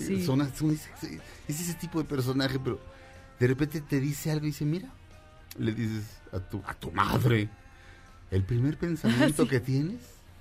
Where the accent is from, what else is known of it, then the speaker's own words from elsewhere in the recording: Mexico; Yo no soy colombiano.